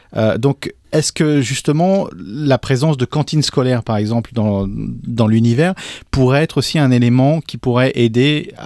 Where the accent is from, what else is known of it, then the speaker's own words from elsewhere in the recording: France; moved away; moi ça fait aussi un petit moment que je suis parti de France